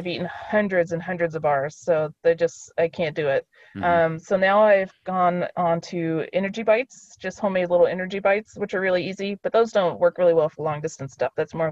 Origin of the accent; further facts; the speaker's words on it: Kentucky, United States; I grew up in Kentucky. I love cheese grits.